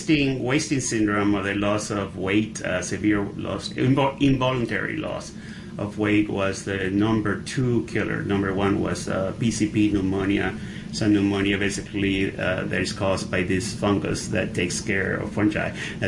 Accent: Venezuela; English is a second language; moved away as an adult; You guys can hear my accent. I'm from Venezuela, from South America. I moved here in 84

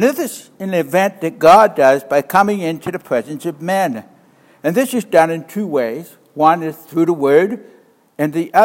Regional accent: Nova Scotia, Canada; now in Rochester, United States; usually I'm up to see my family in Nova Scotia this time of year, but being a Canadian citizen, they can't deny me entrance, but that doesn't mean that I would get back home to Rochester.

